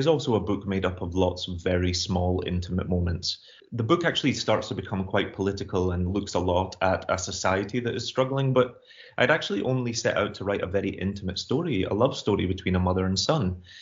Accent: Glasgow, Scotland, United Kingdom; You know, I grew up in Glasgow of the 80s

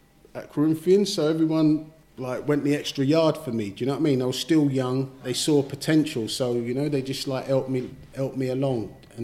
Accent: Brixton, London, United Kingdom; because I kept coming late because I was from Brixton going all the way down to Brentford.

